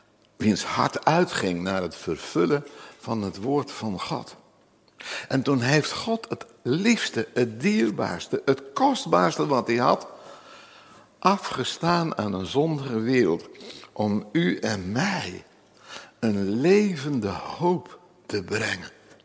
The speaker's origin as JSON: {"language": "Dutch", "town": "Nunspeet", "region": "Gelderland", "country": "Netherlands", "said": "En ik ben oorspronkelijk afkomstig uit Nunspeet, dus ik kan erover meepraten."}